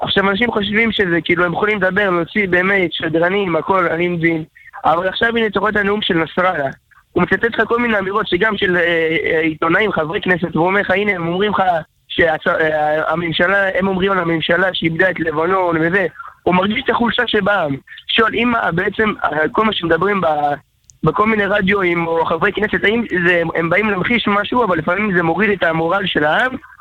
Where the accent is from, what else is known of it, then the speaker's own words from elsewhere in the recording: Petah Tikva, Central District, Israel; פתח תקווה